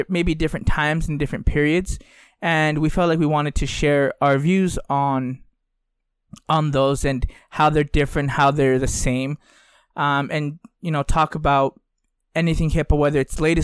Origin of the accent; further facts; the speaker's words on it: Bolivia; I'm from Bolivia.